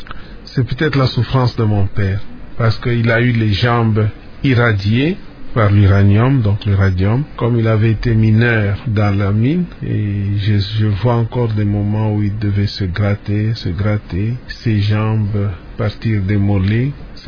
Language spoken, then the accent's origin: French; Kipushi, Haut-Katanga, DR Congo; also born or lived in Shinkolobwe; J'ai grandi, parti à Chinkolobwe. Et dès l'âge de 8 ans, mon père, qui était agent donc à l'union minière, est muté à Kipushi, où je me suis épanoui.